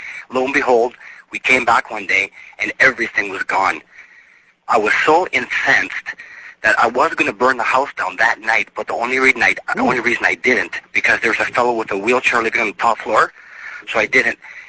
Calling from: Edmonton, Alberta, Canada; I'm calling from Edmonton. I'm Catholic, and I'm very religious, and I was living near the university

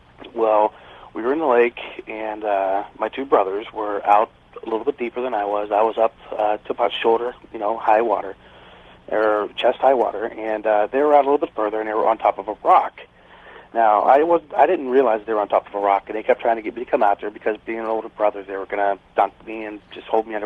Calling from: Youngstown, Ohio, United States; I'm calling from Youngstown, Ohio.

